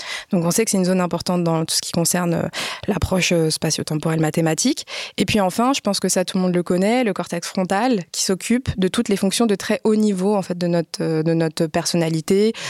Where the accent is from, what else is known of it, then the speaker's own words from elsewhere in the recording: France; accent: French; moi, je parle anglais, mais par contre, j'ai toujours mon accent de française